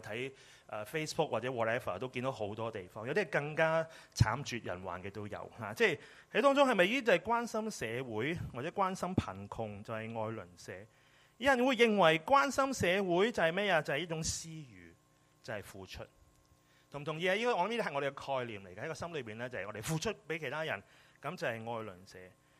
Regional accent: Hong Kong; 對我哋香港人嚟講係合理過不過嘅

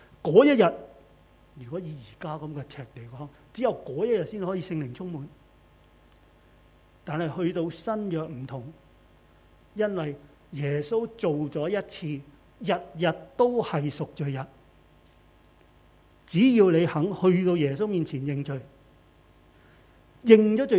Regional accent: South China, China; 在我们中国人南方啊

